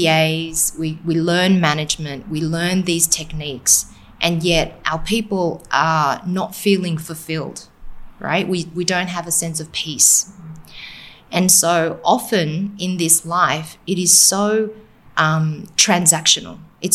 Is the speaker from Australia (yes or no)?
yes; Australia; And so, you know, I grew up in Australia in extreme poverty.